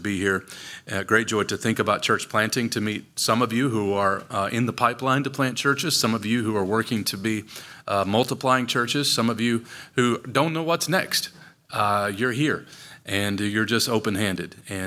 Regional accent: Kentucky, United States; to be in my home state of Kentucky, the promised land. It's so good to be back.

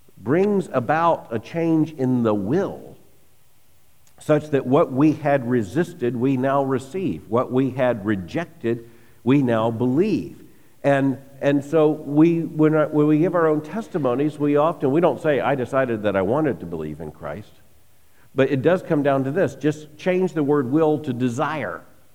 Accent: the South, United States; because as I tell people, I grew up in the South, where when you were a child in the summer, you went to vacation Bible schools.

